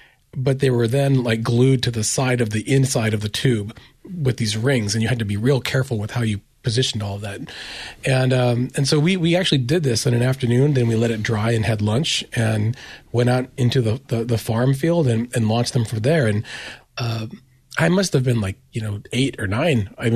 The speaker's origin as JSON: {"language": "English", "town": "Stockton", "region": "California", "country": "United States", "tie": "born or raised there", "said": "So I grew up in Central California, not Los Angeles. So in the dead center of the Central Valley in Stockton."}